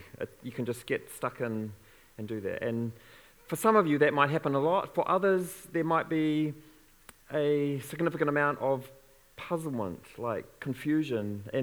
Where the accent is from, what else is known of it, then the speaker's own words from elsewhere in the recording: Te Arawa, East Cape, New Zealand; I grew up in Te Arawa, right on the East Cape, a town of 200 people. And when I came to Nainai at the age of 10, I knew I was different.